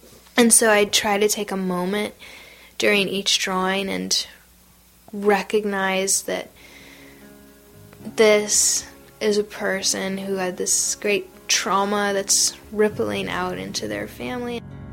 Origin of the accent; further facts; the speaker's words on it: United States; also I am not an Iraqi, I'm an American, so I have somewhat of a read on our culture